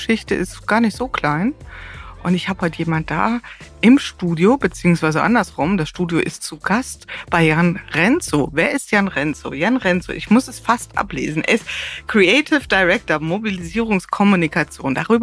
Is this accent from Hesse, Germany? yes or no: yes; Wiesbaden, Hesse, Germany; weil Wiesbaden, da mein Heimatort, dort, wo ich lebe